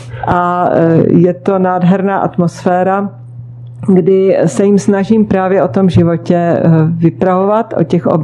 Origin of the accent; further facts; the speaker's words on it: Moravská Třebová, Pardubice Region, Czechia; Vždycky začínám každou novou sérii u sebe v Moravské Třebové, ve svém rodném městě.